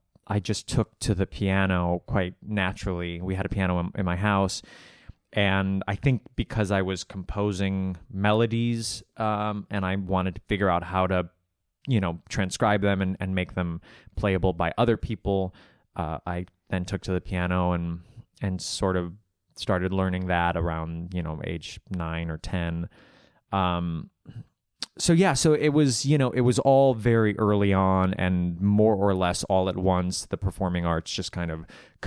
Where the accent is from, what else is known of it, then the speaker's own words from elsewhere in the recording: Milwaukee, Wisconsin, United States; Joe and I are both from Milwaukee, Wisconsin, just across the lake there. So growing up in Milwaukee, I did a lot of children's theater and professional theater in the area as a young person.